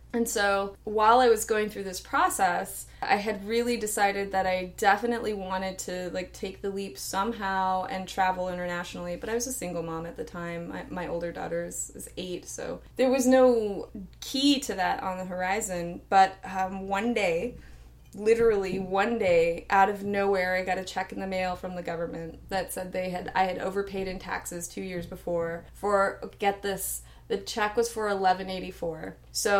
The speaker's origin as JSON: {"language": "English", "region": "California", "country": "United States", "tie": "born or raised there", "said": "because I grew up poor and in the Bay, and I mean, we were just like a struggling working class family."}